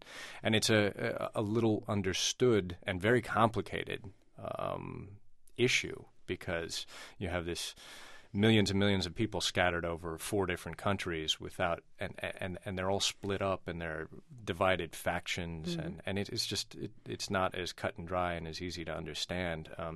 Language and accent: English; United States; moved away; I've been living a decade overseas and I feel pretty out of touch. But I'm an American, you know.